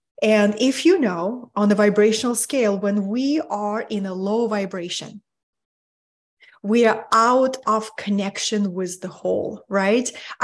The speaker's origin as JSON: {"language": "English", "country": "Russia", "tie": "born or raised there", "moved": "yes", "lives_now": "California, United States", "said": "I live in beautiful California. I'm originally from Russia, born and raised in Soviet Union, in the country with a huge field of stress."}